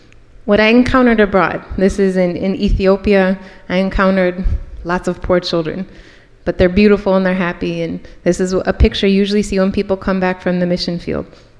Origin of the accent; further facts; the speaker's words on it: Chicago, Illinois, United States; So, I was born and raised in Chicago.